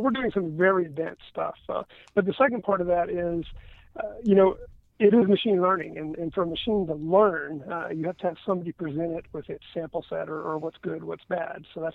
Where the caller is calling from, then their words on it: Florida, United States; You know, I'm actually calling from Florida.